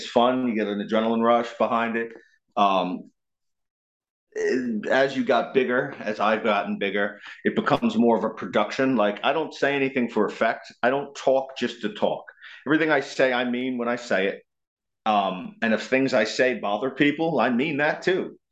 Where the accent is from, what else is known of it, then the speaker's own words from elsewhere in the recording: United States; when I'm fighting there that don't like me because I'm American.